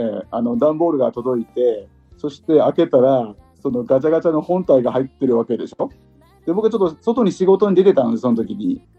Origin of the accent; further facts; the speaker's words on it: Fukuoka, Japan; 僕は福岡の人間なんですよ。